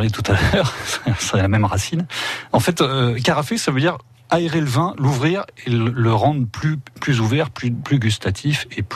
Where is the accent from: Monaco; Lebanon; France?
France; Occitanie; Et c'est très important, surtout chez nous en Languedoc.